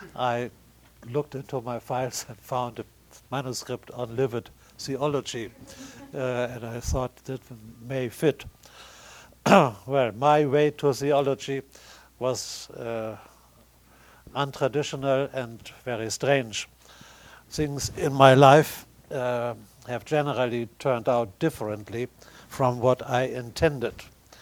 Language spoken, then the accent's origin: English; Hamburg, Germany; I survived the firestorm that destroyed my hometown, Hamburg, in July of 1943.